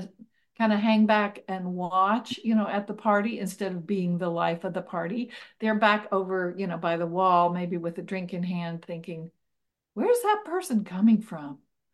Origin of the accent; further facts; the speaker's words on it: Appalachia, United States; I feel like the things that are important to me as an Appalachian probably transfer, probably are important to people from all over the place.